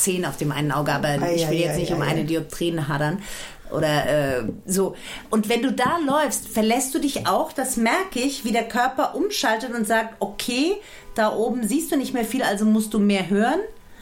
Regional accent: Frankfurt, Hesse, Germany; Ich bin Frankfurter Mädchen.

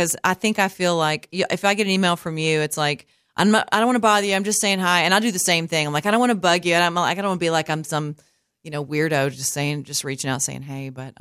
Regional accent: Georgia, United States; and he's from Georgia, and I'm from Georgia.

